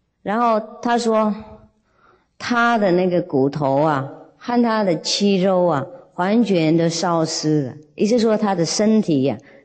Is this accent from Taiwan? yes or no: no; China; 既然有写中文，我们是中国人，从小就读了，上大学也读